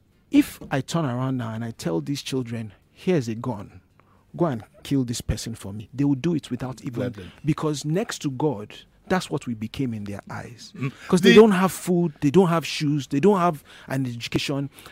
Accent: Lagos, Nigeria; I am from Lagos State.

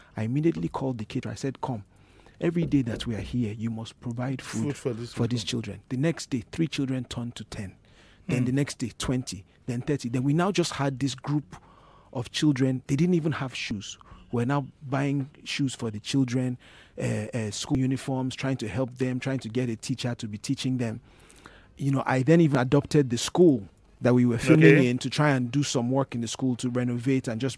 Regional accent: Lagos, Nigeria; I am from Lagos State.

